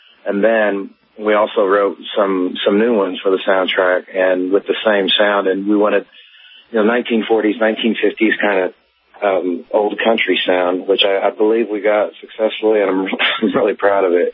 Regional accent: Indiana, United States; Jeff Sylvie, who's a friend of mine that I grew up with in Indiana

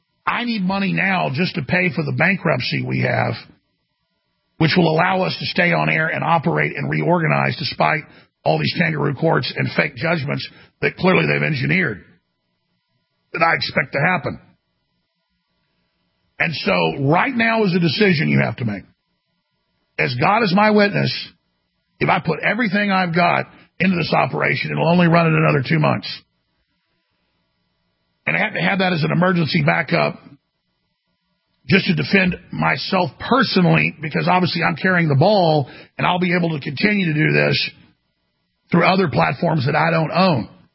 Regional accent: Dallas, Texas, United States; also born or lived in Austin; My mother's family's from here. I grew up in Dallas, then grew up here. I love Austin.

